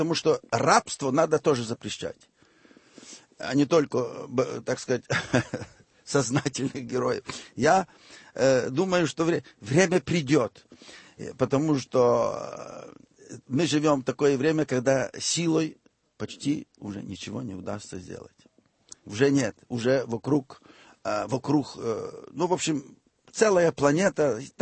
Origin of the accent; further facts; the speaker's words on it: Western Ukraine, Ukraine; Я из Западной Украины